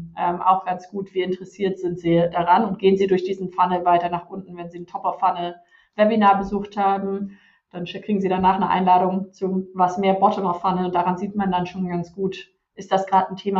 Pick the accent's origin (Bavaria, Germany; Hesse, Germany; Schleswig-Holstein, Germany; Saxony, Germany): Schleswig-Holstein, Germany; Kiel; meine Heimatstadt ist ja Kiel.